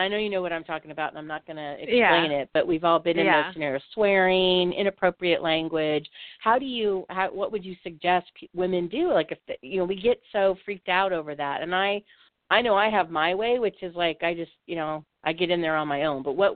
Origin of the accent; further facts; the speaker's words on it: Midwest, United States; and I'm from the Midwest